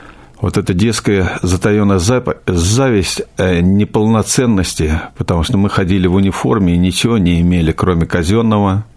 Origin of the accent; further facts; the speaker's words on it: Moscow, Russia; Родился я в Москве в 44-м году.